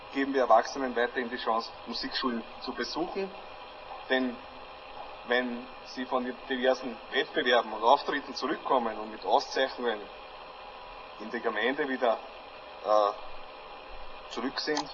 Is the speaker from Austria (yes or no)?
yes; Blindenmarkt, Lower Austria, Austria; dann ist man als Blindenmarkter, wo ich herkomme, natürlich ganz besonders stolz.